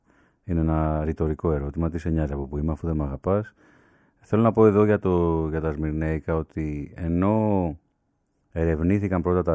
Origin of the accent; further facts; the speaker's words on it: Athens, Attica, Greece; τα παιδικά μου χρόνια εκεί στα Πατήσια